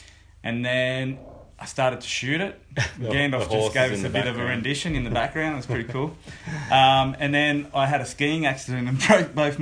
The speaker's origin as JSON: {"language": "English", "town": "Wollongong", "region": "New South Wales", "country": "Australia", "tie": "born or raised there", "said": "I was born and bred in Wollongong, and I've always grown up fishing with my family."}